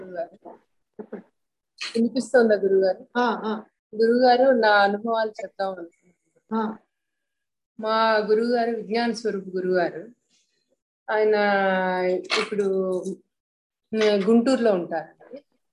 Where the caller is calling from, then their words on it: Hyderabad, Telangana, India; నేను హైదరాబాద్ నుంచి మాట్లాడుతున్నాను